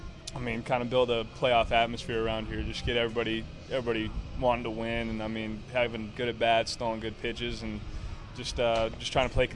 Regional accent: California, United States; I loved it, actually. I mean, just the weather, being able to play baseball, playing whatever sport I wanted year-round

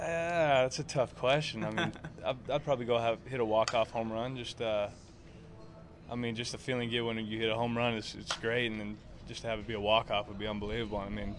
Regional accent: California, United States; I loved it, actually. I mean, just the weather, being able to play baseball, playing whatever sport I wanted year-round

